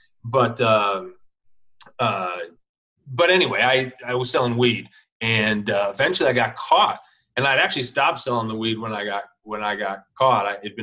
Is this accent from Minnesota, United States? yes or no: yes; Minneapolis, Minnesota, United States; now in Santa Cruz, United States; I'm from Minneapolis, but I moved out to Santa Cruz. My girlfriend was a junior transfer at Santa Cruz, California. And I was fresh off the boat from Minnesota